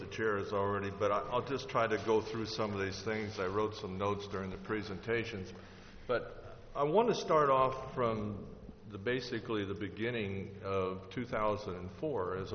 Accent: Salinas, California, United States; I'm really concerned because I'm from the Salinas area.

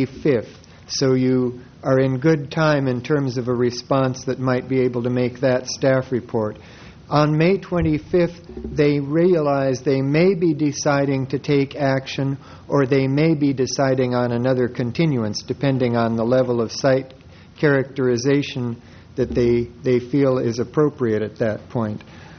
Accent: Atascadero, California, United States; I'm not from Los Osos. I'm from Atascadero.

